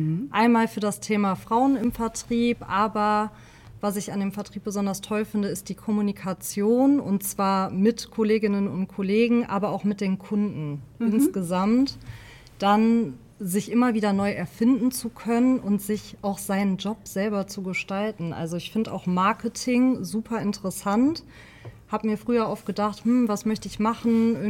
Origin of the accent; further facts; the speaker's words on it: Wuppertal, North Rhine-Westphalia, Germany; diese lokale Nähe zu meiner Heimatstadt Wuppertal, möchte ich auch irgendwie zeigen